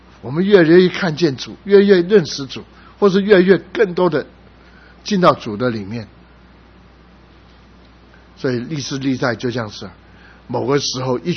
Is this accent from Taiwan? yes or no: no; Guangdong, China; 我们广东人喜欢喝凉茶